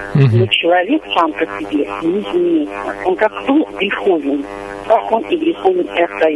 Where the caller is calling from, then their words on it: Belgorod Oblast, Russia; я из Белгородской области.